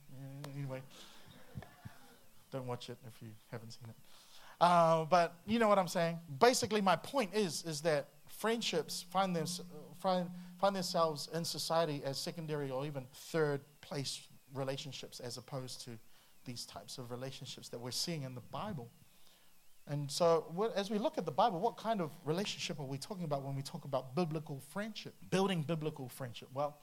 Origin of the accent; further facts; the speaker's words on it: Auckland, New Zealand; Where we grew up in Auckland is one, clap, two, clap, boom, boom, clap, boom, clap.